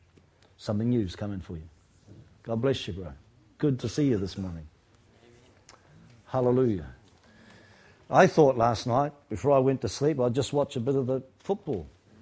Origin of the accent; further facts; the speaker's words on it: New Zealand; now in Melbourne, Australia; I'm in Melbourne, but I'm a Kiwi Melbourne. I'm actually a joint citizen now, so I'm an Aussie and a Kiwi.